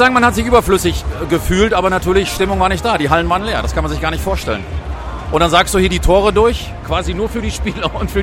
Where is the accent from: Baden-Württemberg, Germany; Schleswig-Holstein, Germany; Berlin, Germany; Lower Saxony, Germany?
Lower Saxony, Germany; Georgsdorf; born there; Ich komme ja gebürtig aus Georgsdorf